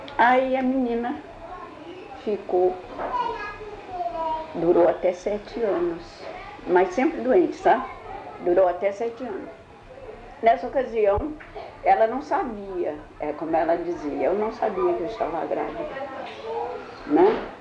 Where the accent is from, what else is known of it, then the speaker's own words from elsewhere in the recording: Mamaguá, Rio de Janeiro, Brazil; born there; Então, nessa ocasião, ela morava no Mamaguá. Eu nasci em Mamaguá.